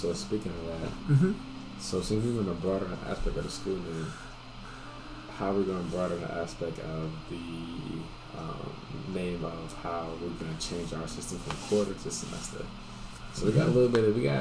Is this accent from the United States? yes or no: yes; New York, United States; My homie, I mean, we from the East Coast. You more than me, but I'm from New York.